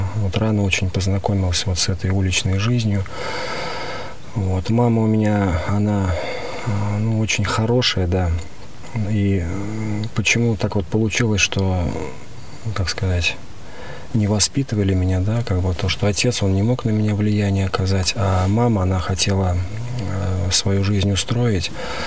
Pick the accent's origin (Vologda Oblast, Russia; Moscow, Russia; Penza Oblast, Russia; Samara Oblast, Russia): Samara Oblast, Russia; Chapayevsk; мне 40 лет сейчас. Сам я родом из Чапаевска. Это такой город небольшой, недалеко от Самары, Самарская область.